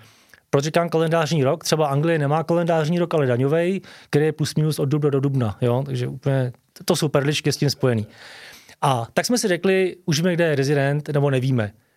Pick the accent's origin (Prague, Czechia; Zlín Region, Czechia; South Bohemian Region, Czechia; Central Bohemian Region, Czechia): Central Bohemian Region, Czechia; Příbram; musím Českému finančnímu úřadu v Příbrami, odkud pocházím, deklarovat svoje veškeré příjmy